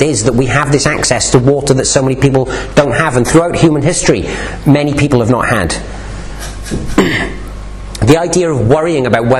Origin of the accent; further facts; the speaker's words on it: United Kingdom; just kind of ignored because we're all British.